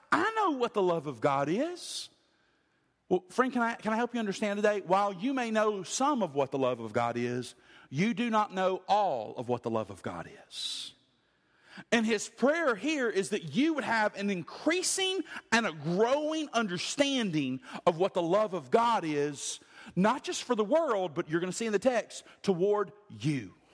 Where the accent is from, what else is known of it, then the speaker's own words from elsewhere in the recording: Alabama, United States; Where I grew up in Lower Alabama, if you dug down to put a foundation, if you dug down very far, it's called a swimming pool.